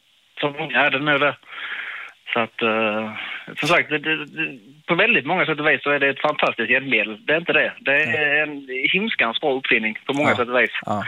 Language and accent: Swedish; Sweden; jag är ju typisk svensk